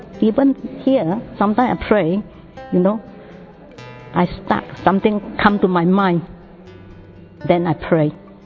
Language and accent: English; Singapore; from Singapore.